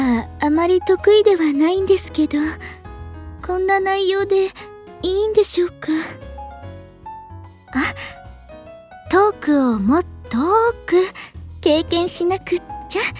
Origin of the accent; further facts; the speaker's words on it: Iwate, Japan; moved away as an adult; now in Tokyo, Japan; 出身は岩手です。就職を機に上京してアイドルになる以前は小さな会社で OL として働いていました。なので年齢は26